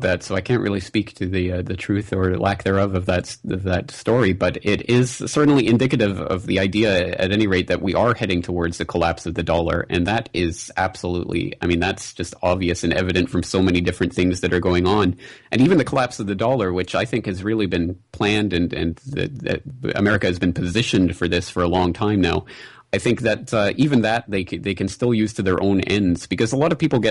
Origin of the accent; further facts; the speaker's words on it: Canada; now in Japan; I'm Canadian, but I live in Japan.